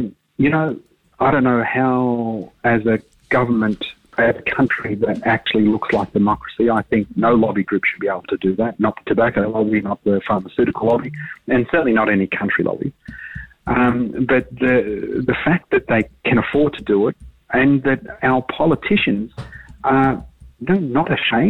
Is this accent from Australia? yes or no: yes; Australia; And I said, well, I'm Australian too.